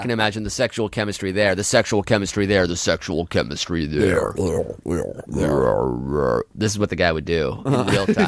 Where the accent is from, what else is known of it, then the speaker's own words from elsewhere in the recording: Scotland, United Kingdom; I'm Scots. I'm a Scotch.